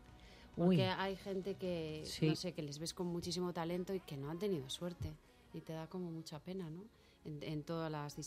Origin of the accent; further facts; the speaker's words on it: Bilbao, Basque Country, Spain; Soy de Bilbao, pero en Bilbao no tengo mucho